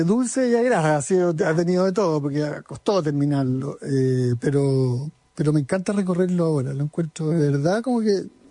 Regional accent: Chile; A mí siempre me ha llamado la atención como chileno

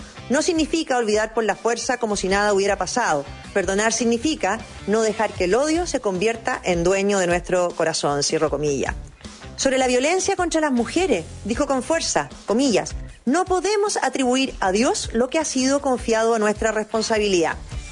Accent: Chile; now in Spain; Como chilena, en España ha sido un regalo poder vivir la visita del Papa León XIV.

